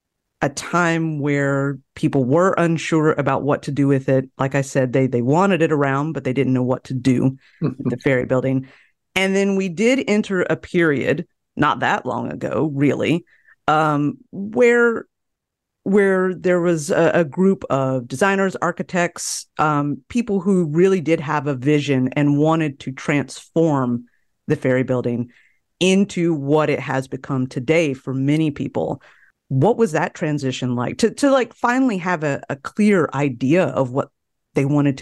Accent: California, United States; As I said earlier, you know, I'm not from the Bay Area

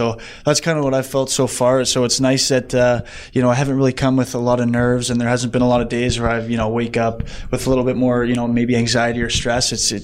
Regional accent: Canada; growing up in Canada is win a Stanley Cup, right?

